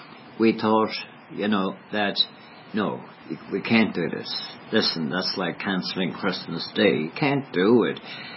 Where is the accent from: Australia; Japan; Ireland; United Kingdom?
Ireland; because we were Irish, and we are Irish, and from Irish backgrounds